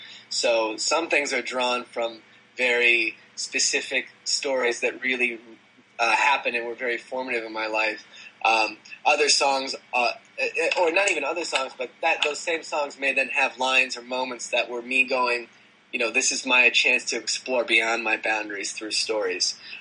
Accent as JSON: {"language": "English", "town": "Chicago", "region": "Illinois", "country": "United States", "tie": "born or raised there", "said": "I grew up in Chicago"}